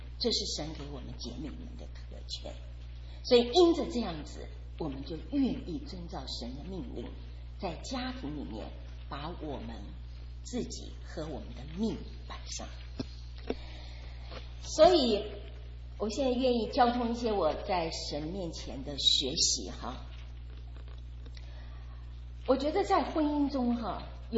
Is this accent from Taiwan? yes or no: yes; Taiwan; 我是在台湾长大的，前几年我常常回台湾